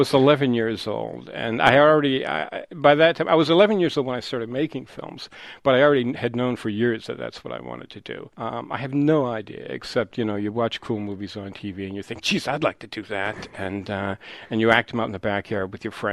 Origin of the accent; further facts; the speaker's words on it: New Hampshire, United States; Well, I'm from New Hampshire, where... where if people have any kind of foreign extraction at all, they can't pronounce their own names.